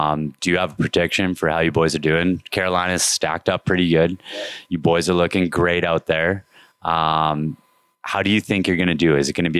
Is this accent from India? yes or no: no; Canada; I'm so Canadian, like love Canada.